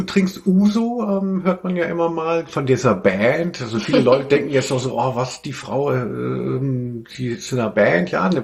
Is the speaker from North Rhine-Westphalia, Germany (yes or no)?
no; Hanau, Hesse, Germany; in Hanau, wo ich aufgewachsen bin